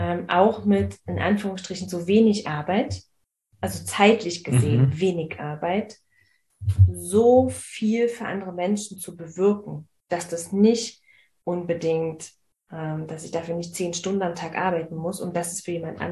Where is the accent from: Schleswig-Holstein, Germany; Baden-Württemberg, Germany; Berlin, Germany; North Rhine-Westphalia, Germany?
Berlin, Germany; ich bin in Marzahn aufgewachsen.